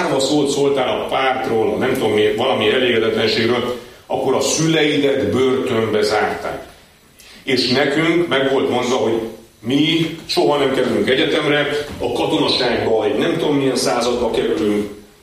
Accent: Transylvania, Romania; én Ceausescu diktatúrában nevelkedtem Erdélyben, Romániában, az egy kemény diktatúra volt.

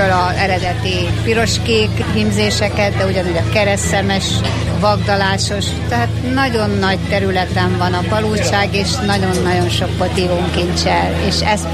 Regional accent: Nagyvisnyó, Heves, Hungary; Nagy Visnyó, a szülőfalum, a Bükkhegység másik oldala, az északi oldala. Tehát Nagy Visnyón mi ezzel foglalkoztunk.

